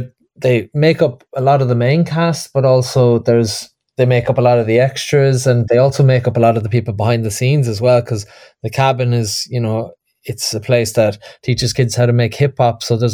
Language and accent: English; Cork, Munster, Ireland; me and Alan O'Gorman, the writer, we're both from Cork, and like many Cork people, we love Cork.